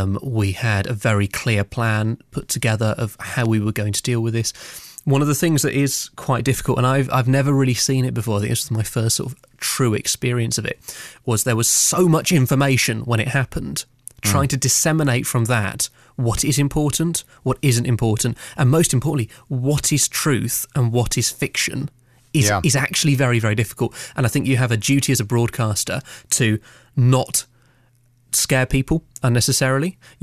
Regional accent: South West England, United Kingdom; now in Manchester, United Kingdom; I grew up in Devon.

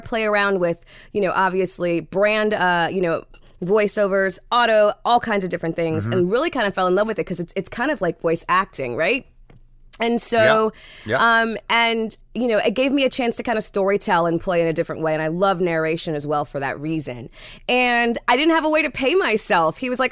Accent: Trinidad & Tobago; now in Miami, United States; I'm from Trinidad originally and moved up here in the early 80s

